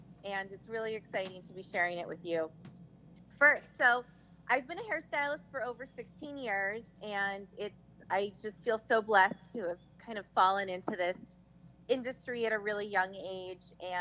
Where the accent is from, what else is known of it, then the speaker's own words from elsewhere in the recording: San Diego, California, United States; also born or lived in Nantucket / Martha's Vineyard; now in Boston, United States; I'm originally from the West Coast, San Diego, and I've now officially become a Bostonian.